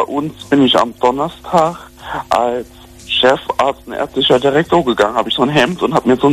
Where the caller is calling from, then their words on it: Traben-Trarbach, Rhineland-Palatinate, Germany; Ich komme aus Traben-Trarbach.